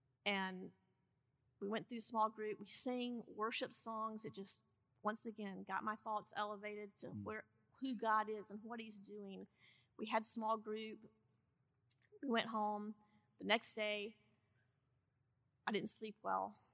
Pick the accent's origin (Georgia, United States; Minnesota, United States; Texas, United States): Georgia, United States; I'm from Georgia, and there's this phrase called, I'm just going to go take to the bed.